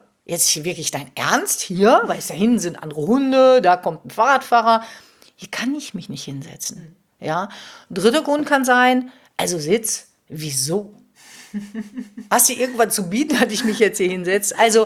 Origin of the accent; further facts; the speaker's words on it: La Palma, Canary Islands, Spain; Ja, und ich komme ursprünglich aus La Palma, von den Kanaren.